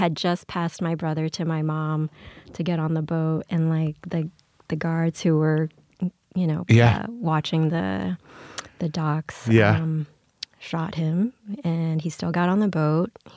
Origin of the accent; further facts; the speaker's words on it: New Orleans, Louisiana, United States; Well, I grew up in Louisiana, mostly in New Orleans.